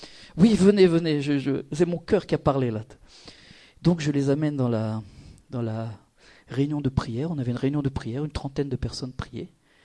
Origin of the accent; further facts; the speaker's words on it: Germany; Je n'ai pas vécu la guerre. Mais je suis allemande.